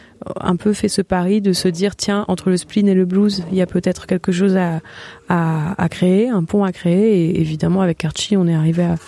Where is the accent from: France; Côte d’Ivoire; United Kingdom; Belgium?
France; Marseille, Provence-Alpes-Côte d'Azur; Il est de Saint-Nazaire et moi je suis de Marseille.